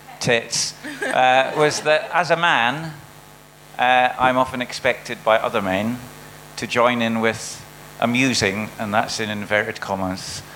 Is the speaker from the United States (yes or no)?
no; Dundee, Scotland, United Kingdom